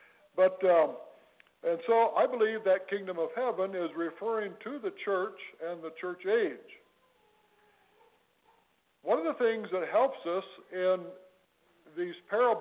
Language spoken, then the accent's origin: English; Michigan, United States; We are from Michigan, and I'm retired as a pastor. I was also retired as a farmer